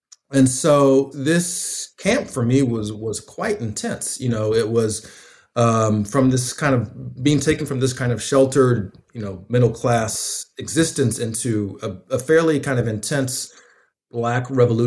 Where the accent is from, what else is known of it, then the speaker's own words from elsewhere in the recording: Atlanta, Georgia, United States; I'm from Atlanta, and I grew up fairly close to the Muslim community. My family converted to Islam when I was a kid.